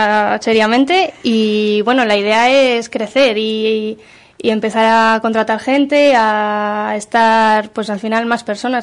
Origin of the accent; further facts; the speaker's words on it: Miranda, Castile and León, Spain; Al final somos de Miranda, hemos nacido en Miranda, nos hemos criado en Miranda y queremos que Miranda funcione, ¿no?